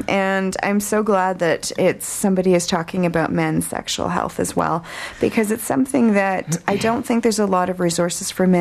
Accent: Vancouver, British Columbia, Canada; growing up in Vancouver, where I was raised

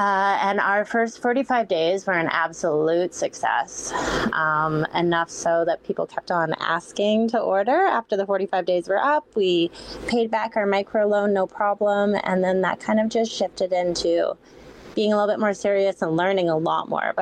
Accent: British Columbia, Canada; now in Vancouver, Canada; I was raised on Vancouver Island, and I'm currently living in South Vancouver.

